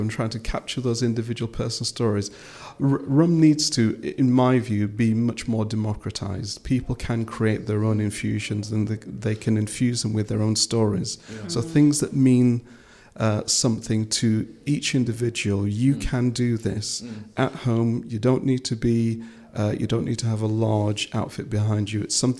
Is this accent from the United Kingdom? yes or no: yes; Yorkshire and the Humber, United Kingdom; a younger person who was born and brought up in Yorkshire, as I was.